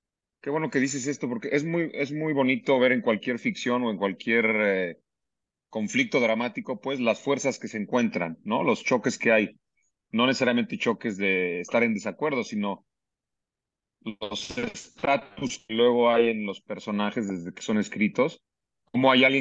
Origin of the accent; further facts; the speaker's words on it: Mexico; Habla de una característica como mexicanos que siento que es creatividad, ¿no?